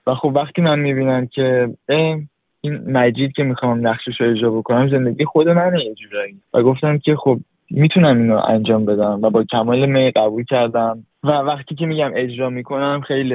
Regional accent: Iran; moved away; این شد که ما از ایران اومدیم

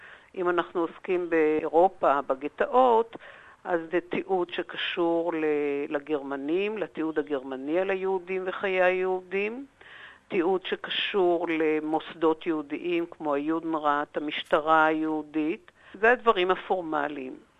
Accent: Jerusalem, Jerusalem District, Israel; אני ירושלמית, ההשכלה שלי היא האוניברסיטה העברית, למדתי היסטוריה

